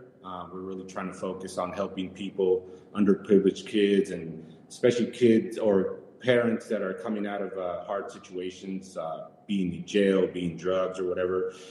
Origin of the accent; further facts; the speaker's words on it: San Luis, Arizona, United States; also born or lived in Yuma, United States; I was born and raised in Arizona. I was born in Yuma, Arizona, and grew up in the small border town of San Luis, Arizona.